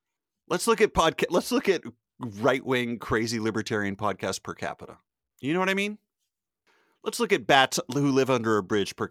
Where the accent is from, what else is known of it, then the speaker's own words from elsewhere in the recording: Indiana, United States; now in Chicago, United States; I grew up in Indiana, well, moved back there for college, go Hoosiers, and now I live in Chicago.